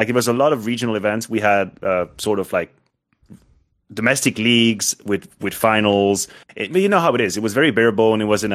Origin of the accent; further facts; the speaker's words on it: Switzerland; And I had a decent German basis because I come from Switzerland and, you know, German is very present in Switzerland.